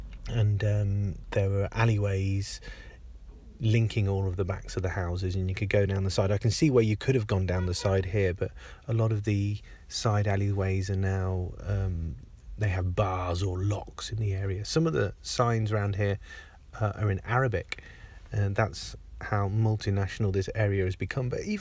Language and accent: English; Coventry, West Midlands, United Kingdom; born there; I was born in Walsgrave Hospital